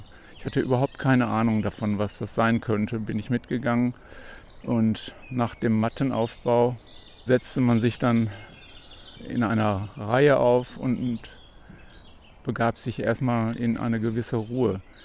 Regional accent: Essen, North Rhine-Westphalia, Germany; born there; Ich bin in Essen geboren, im Januar 1942.

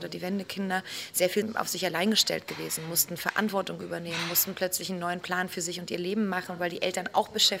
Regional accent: East Germany, Germany; Ich stehe dazu, dass ich Ossi bin

